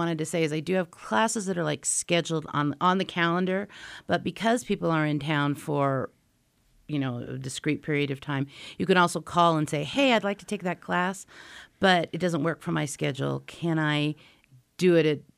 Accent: Laguna Beach, California, United States; now in Park City, United States; Well, you know, I was from Laguna Beach. And in many ways, I feel like Laguna Beach is a lot like Park City.

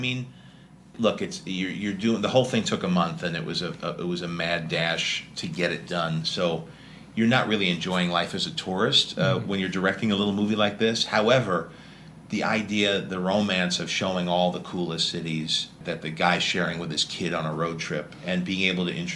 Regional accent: New York, United States; I'm from New York

